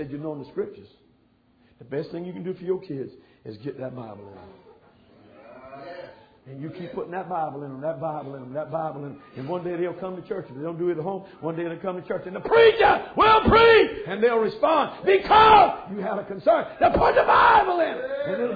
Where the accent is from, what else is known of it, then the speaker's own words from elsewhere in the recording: the South, United States; Hey, man, I'm from the South too, but I'm telling you, they got to be reached.